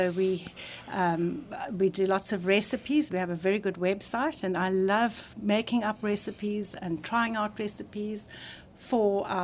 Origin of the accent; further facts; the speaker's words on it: Cape Town, Western Cape, South Africa; I grew up in Cape Town, was born in Pinelands, and I went to school in Cape Town. And I've lived here all my life, and I love it.